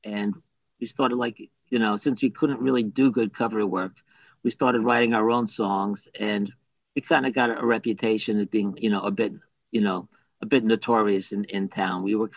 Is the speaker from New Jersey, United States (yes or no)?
yes; New Milford, New Jersey, United States; You know, my hometown, New Milford, had, you know, quite a few bands at that point already that were kind of like doing semi well.